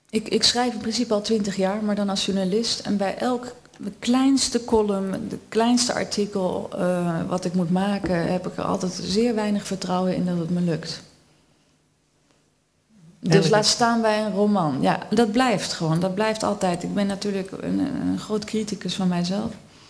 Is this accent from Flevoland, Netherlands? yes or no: no; The Hague, South Holland, Netherlands; born there; Ik ben in Den Haag geboren.